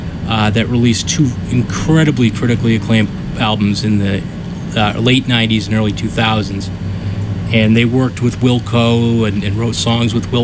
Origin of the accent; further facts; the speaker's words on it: Boston, Massachusetts, United States; I'm from Boston, but I got to meet a lot of the musicians in Chicago at that benefit